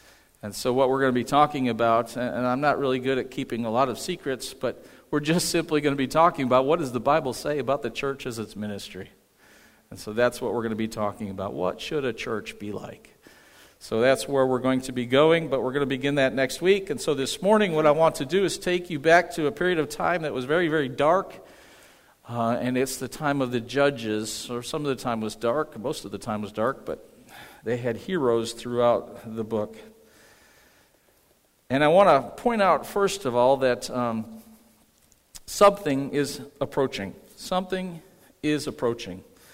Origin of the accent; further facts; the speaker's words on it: New York, United States; I remember the days as a child growing up in Western New York with the snow outside.